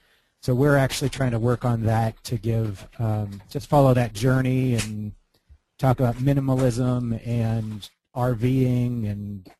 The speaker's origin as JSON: {"language": "English", "region": "Pennsylvania", "country": "United States", "said": "from Pennsylvania, not too far from you, Dave."}